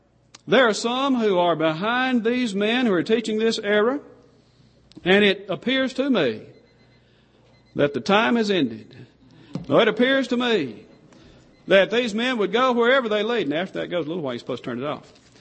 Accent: Alabama, United States; I know I grew up in Alabama, but we can count down there.

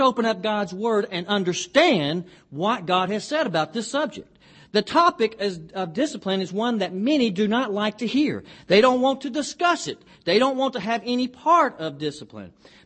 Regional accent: Alabama, United States; even though I am from Alabama.

